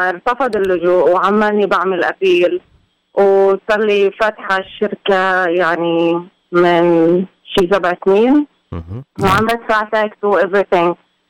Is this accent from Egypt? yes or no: no; Palestine; moved away; انا جنسيتي فلسطينيه، اجيت من 13 سنه على هالبلاد، اجيت زياره وضليت قدمت لجوء بعد سنه